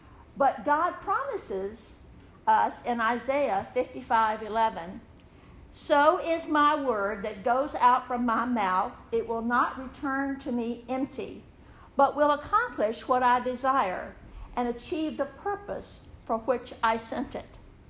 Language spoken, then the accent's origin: English; Abilene, Virginia, United States; We're back home, you know, in Charlotte County. I grew up in Abilene, right just up the road.